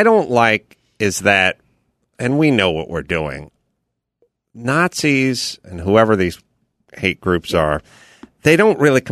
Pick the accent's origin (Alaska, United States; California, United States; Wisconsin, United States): California, United States; Did I say I grew up in the San Fernando Valley?